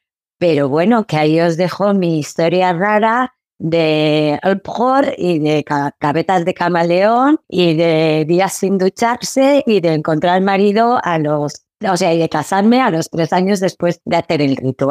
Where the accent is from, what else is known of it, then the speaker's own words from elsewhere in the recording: Spain; born there; soy nacida en España y por mi época no había casi inmigración. Y claro, menos marroquíes de mi edad alrededor porque éramos muy, muy, muy, muy poquitos.